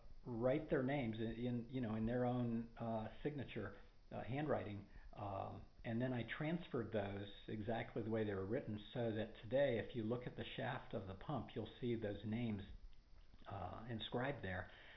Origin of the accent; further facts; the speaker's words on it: Westerville, Ohio, United States; I'm a sculptor from Westerville, Ohio.